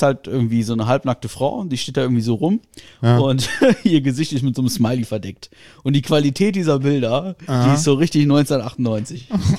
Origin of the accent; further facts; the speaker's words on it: Germany; Und dann, so wie ich bin Deutscher, ich bin zahlender Kunde.